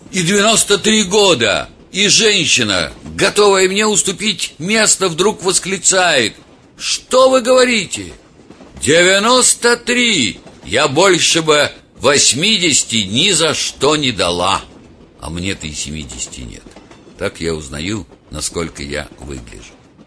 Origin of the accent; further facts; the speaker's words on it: Leningrad, Saint Petersburg, Russia; Я уже говорил, что детство провел в Ленинграде. И первые 5 лет, блокадный Ленинград, мороз, холод, у меня были отмороженные руки и ноги.